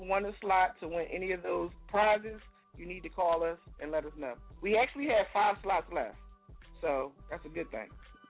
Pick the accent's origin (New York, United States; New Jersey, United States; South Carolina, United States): New York, United States; accent: New York; And on, you hear my New York accent? Did y'all hear that?